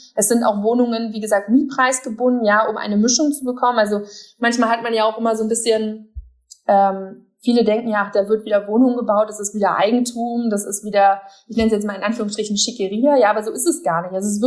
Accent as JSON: {"language": "German", "region": "Berlin", "country": "Germany"}